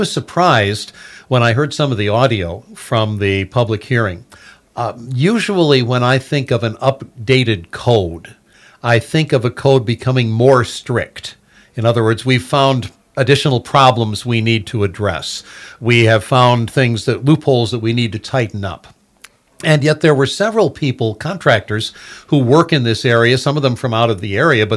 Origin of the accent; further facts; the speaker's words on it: Michigan, United States; Yeah, I grew up in Southwest Michigan in the building business. I spent some time in real estate down there.